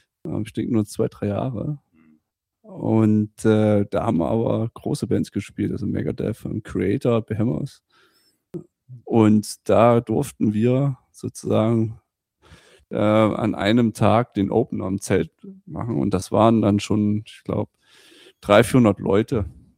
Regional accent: Saxony-Anhalt, Germany; Sachsen-Anhalt sozusagen. Kreis Wittenberg, das ist unsere Heimat und speziell die Dübener Heide.

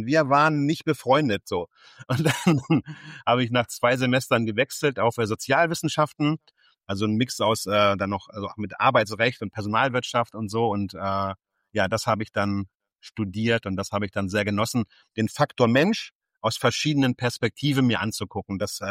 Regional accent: Wolfsburg, Lower Saxony, Germany; Ich komme aus Wolfsburg ursprünglich.

